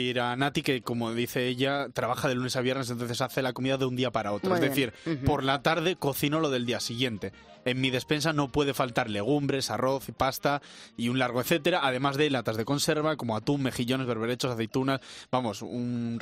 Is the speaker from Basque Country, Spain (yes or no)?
yes; Bilbao, Basque Country, Spain; De Bilbao.